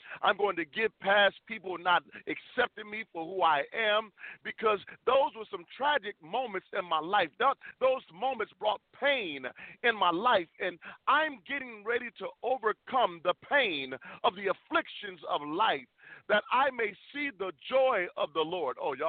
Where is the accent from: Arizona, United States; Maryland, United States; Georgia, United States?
Georgia, United States; Atlanta; also born or lived in Chicago; I'm from Atlanta, Georgia, by way of Chicago, Illinois